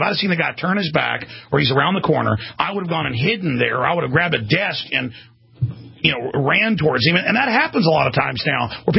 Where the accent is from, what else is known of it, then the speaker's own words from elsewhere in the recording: Dallas, Texas, United States; I grew up in Dallas. It was dangerous.